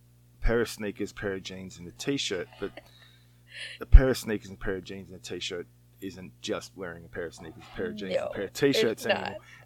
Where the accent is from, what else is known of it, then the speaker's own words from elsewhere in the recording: Australia; now in Canada; I'm from Australia, and I came to Canada.